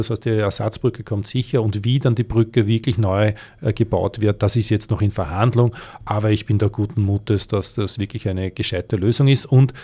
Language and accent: German; Lower Austria, Austria; also ich bin ja auch Niederösterreicher